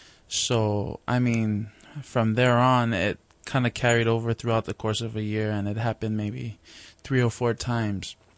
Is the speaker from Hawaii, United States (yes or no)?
yes; Kalihi, Hawaii, United States; also born or lived in Kaneohe; In my earlier childhood, I grew up in Kalihi, so Kuhio Park Terrace, or KPT, was more well-known. And then after my elementary years, our family moved over to Kaneohe side, so we live in the Ko'olau village right now.